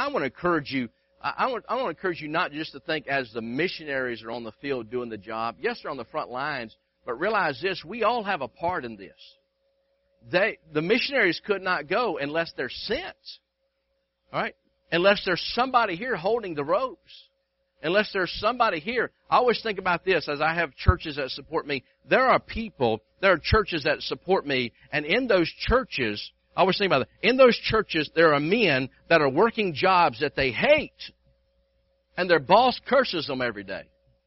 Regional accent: United States; I'm an American. I love America.

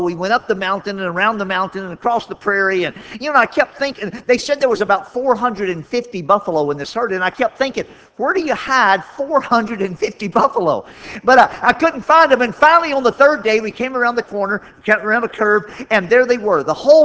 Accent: Chicago, Illinois, United States; You know, I came all the way from Chicago out west

